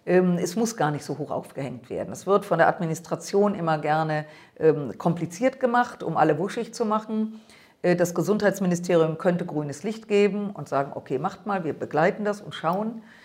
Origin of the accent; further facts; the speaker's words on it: Düsseldorf, North Rhine-Westphalia, Germany; Ich komme aus der Landeshauptstadt Düsseldorf, habe dort auch noch mein Ratsmandat